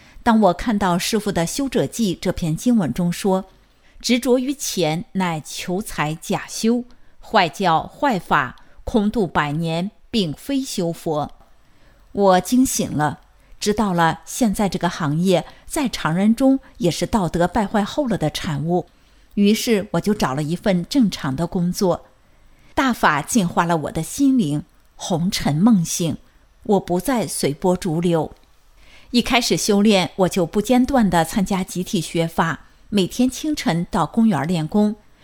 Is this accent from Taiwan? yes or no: no; Heilongjiang, China; born there; also born or lived in -; 我出生在黑龙江省的一个边塞古城，高中没毕业，我就皈依佛门，成了居士。93年来到现在居住的这座城市。